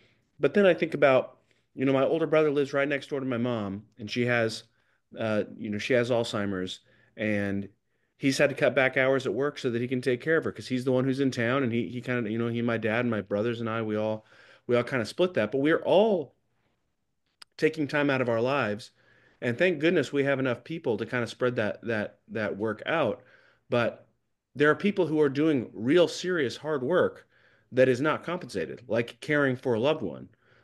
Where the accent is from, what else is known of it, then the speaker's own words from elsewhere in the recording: Oklahoma, United States; to me, as an American and as an Oklahoman